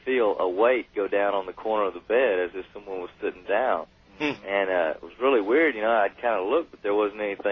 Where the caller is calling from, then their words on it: Austin, Texas, United States; I'm calling from Austin, Texas on KJFK 98.9 FM.